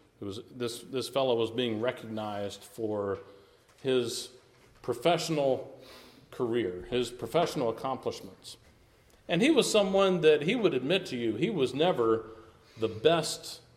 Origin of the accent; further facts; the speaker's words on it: Maryville, Tennessee, United States; also born or lived in Kentucky; When I was a kid, my family lived in Maryville. We moved down here from Kentucky after my third grade year.